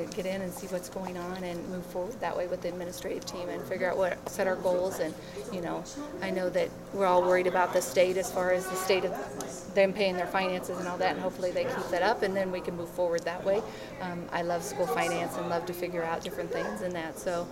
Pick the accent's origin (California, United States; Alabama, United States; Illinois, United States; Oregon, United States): Illinois, United States; I grew up in West Central Illinois, over by Macomb, and went to school at Western.